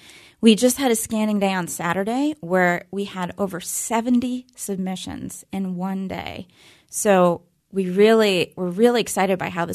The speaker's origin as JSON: {"language": "English", "town": "Pittsburgh", "region": "Pennsylvania", "country": "United States", "tie": "born or raised there", "said": "the parts of Pittsburgh that I grew up in Pittsburgh, and I'm seeing parts of Pittsburgh that I didn't know."}